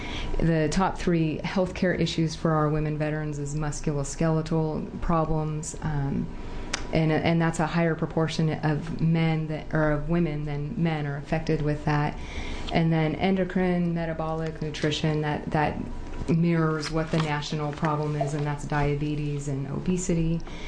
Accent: Bend, Oregon, United States; I'm from Bend, Oregon.

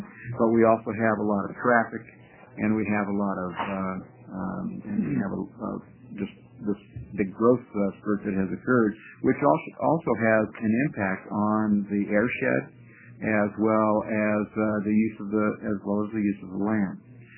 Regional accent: Walla Walla, Washington, United States; I grew up in Walla Walla.

